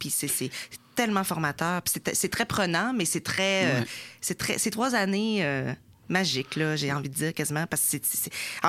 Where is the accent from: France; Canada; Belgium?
Canada; Quebec; accent: Lac-Saint-Jean; moi, j'arrive du Lac-Saint-Jean, j'ai un gros accent, j'ai les cheveux noirs.